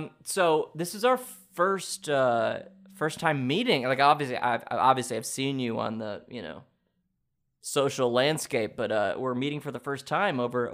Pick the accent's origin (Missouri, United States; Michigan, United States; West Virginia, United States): West Virginia, United States; I'm from West Virginia. Born and bred. Born and raised.